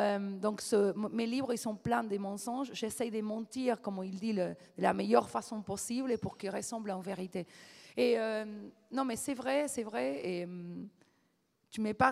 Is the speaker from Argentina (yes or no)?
yes; Buenos Aires, Argentina; French is a second language; moved away as an adult; now in France; Comme je suis argentine, je suis née à Buenos Aires, j'ai vécu presque 30 ans et le reste de ma vie en France.